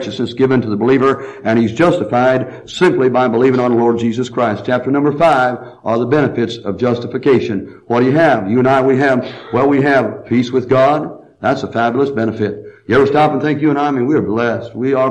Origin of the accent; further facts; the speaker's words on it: United States; I'm glad I'm American tonight. I am. I'm glad I live in America.